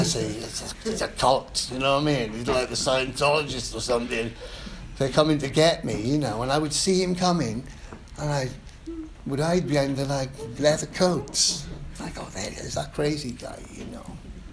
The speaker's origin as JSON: {"language": "English", "region": "London", "country": "United Kingdom", "said": "They were like, where are you from, man? Puerto Rican guy, where are you from? London."}